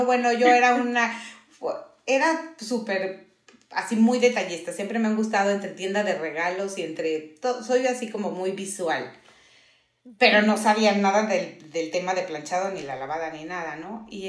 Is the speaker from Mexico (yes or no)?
yes; Mexico; now in Guadalajara, Mexico; y me vine a vivir aquí a Guadalajara, soy de México